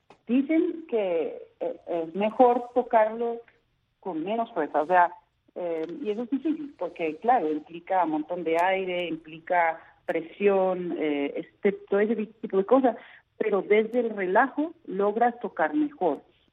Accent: Utrecht, Netherlands; born there; Spanish is a second language; Bueno, yo nací entonces en Utrecht, en una ciudad en el centro de Holanda.

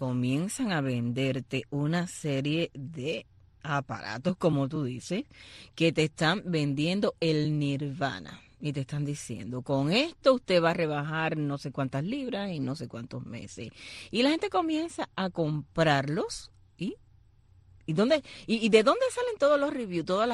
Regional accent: Cuba; Te lo estoy diciendo como mujer cubana.

